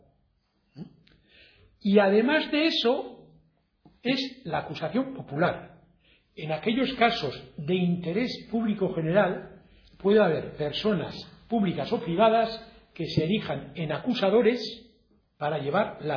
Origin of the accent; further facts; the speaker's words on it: Navarre, Spain; porque bueno, indirectos como ciudadanos navarros sí, pero directos no.